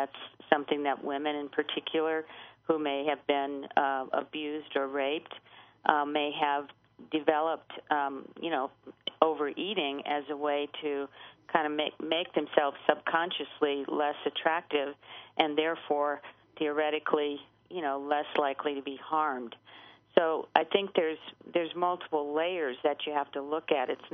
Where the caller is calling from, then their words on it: Denver, Colorado, United States; I'm calling from the beautiful city of Denver, Colorado.